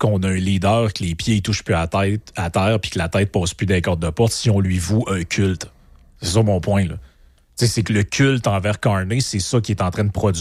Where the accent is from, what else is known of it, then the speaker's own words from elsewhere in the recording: Quebec, Canada; moi, j'aimerais ça, là, que le lac Saint-Jean, ma région natale, fasse partie de l'archipel d'Hawaï